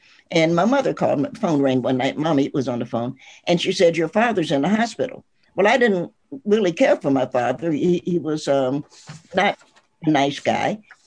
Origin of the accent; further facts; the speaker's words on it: Knoxville, Tennessee, United States; born there; I was born in Knoxville, Tennessee, which is right here in the middle.